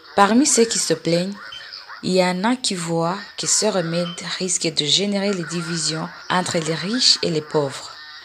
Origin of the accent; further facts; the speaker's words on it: Burundi; N'ignorons pas que nous recevons la parole de Dieu dans le contexte d'ici chez nous au Burundi.